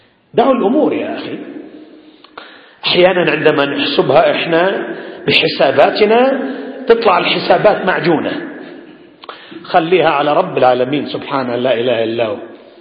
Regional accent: Yemen; عندنا في اليمن

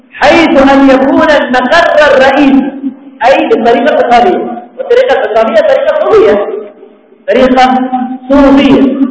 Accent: Yemen; وهذا خير دليل عندنا في اليمن

